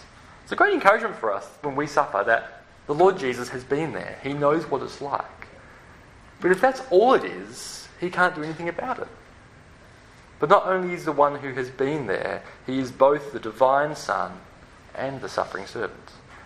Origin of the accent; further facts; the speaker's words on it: Beldon, Western Australia, Australia; I come from Belden. And you go, what? And I have to say, oh, it's near Mullaloo, or just north of Hillary's, or just south of Joondalup. A non-entity.